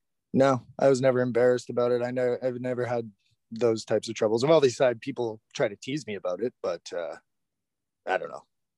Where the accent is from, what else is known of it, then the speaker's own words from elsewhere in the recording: Montreal, Quebec, Canada; I am from Montreal, yeah. Yeah, I'm from the West Island.